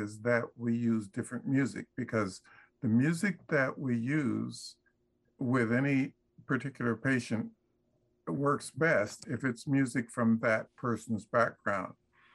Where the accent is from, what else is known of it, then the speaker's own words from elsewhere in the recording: Topeka, Kansas, United States; because I grew up in Topeka, Kansas, and was there during the time of Brown versus Board.